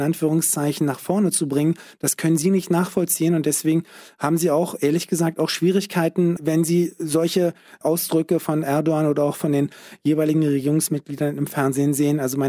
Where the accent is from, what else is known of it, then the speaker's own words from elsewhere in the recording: Berlin, Germany; Ich war 6 Monate, als mein Vater nach Deutschland gekommen ist und hat dann meine Mutter und mich, als ich 14 Monate war, nach Berlin geholt. Ich bin Berliner, kann ich ganz direkt sagen. Ich bin aber aus einem sehr konservativen und sehr religiösen Elternhaus groß geworden.